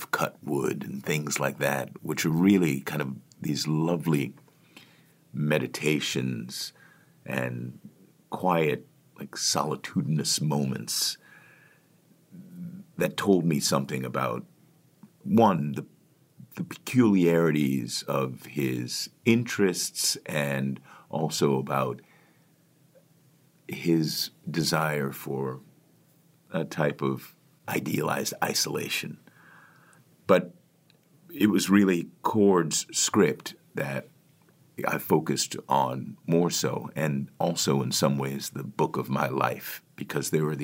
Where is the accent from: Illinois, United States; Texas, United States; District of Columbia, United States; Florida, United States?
District of Columbia, United States; Washington; The book is set in Washington, D.C., which is my hometown